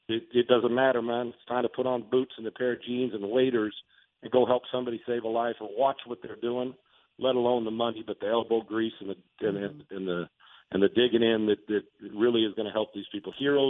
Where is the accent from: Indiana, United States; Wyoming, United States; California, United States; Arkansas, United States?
California, United States; San Diego; when I was raised in San Diego